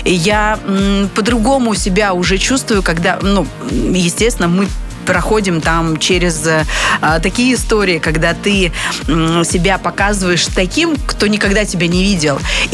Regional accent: Khanty-Mansi Autonomous Okrug, Russia; Ну, естественно, я из Ханты-Мансийского округа.

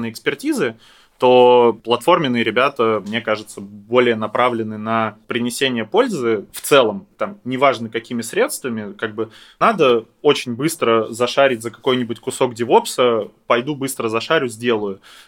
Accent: Stary Oskol, Belgorod Oblast, Russia; born there; Я родился в прекрасном городе Старый Оскол Белгородской области.

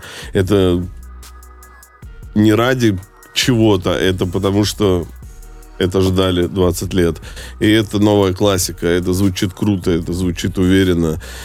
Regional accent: Saint Petersburg, Russia; now in Moscow, Russia; Я в Москве живу 15 лет, и когда меня спрашивают, ну, бывает, спрашивают, а ты откуда? Я всегда говорю, я из Питера, я петербуржец.

